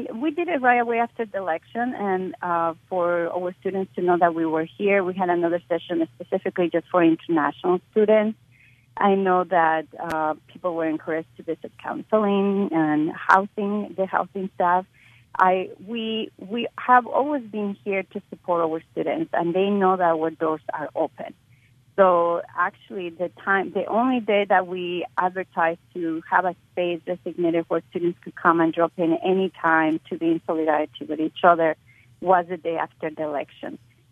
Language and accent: English; Mexico; I mean, I'm originally from Mexico